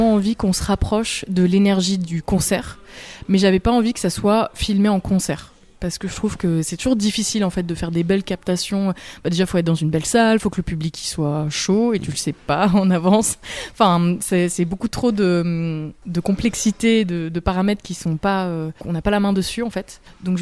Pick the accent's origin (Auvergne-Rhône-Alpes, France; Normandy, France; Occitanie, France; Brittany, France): Auvergne-Rhône-Alpes, France; Grenoble; je suis allée chercher sur Grenoble, donc là d'où je viens